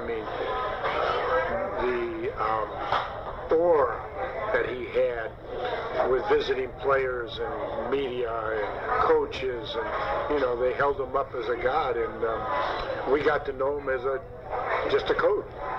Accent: Ohio, United States; We're both from Ohio. Both Italian.

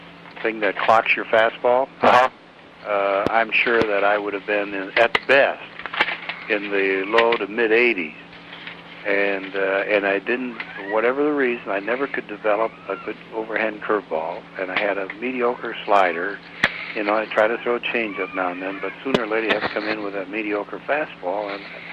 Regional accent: Minnesota, United States; I always, as a kid growing up in Minnesota, I loved baseball and football, and the Gophers were my team

